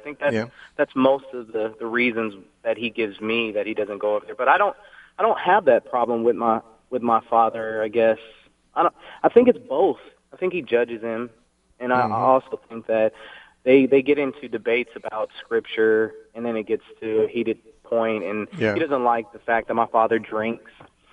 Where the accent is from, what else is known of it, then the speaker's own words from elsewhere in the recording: Phoenix, Arizona, United States; born there; It's awfully funny because I was born in Phoenix.